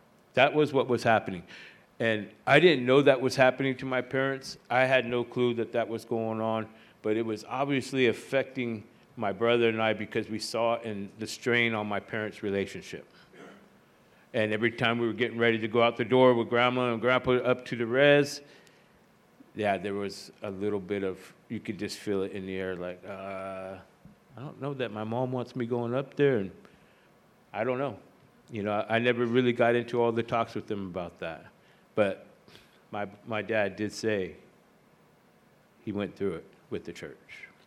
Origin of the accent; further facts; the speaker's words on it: Hawaii, United States; because I'm also Hawaiian. And my people come from Maui, but we were given land in Molokai